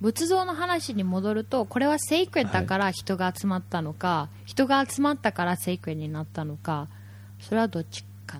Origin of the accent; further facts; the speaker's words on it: Kyoto, Japan; 京都です。京都で生まれ育って、